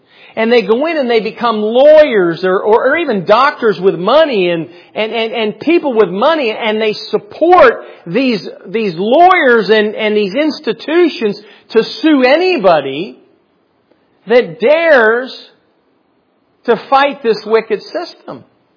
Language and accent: English; United States; Today, and again, you talk about America because I'm an American. I'm here.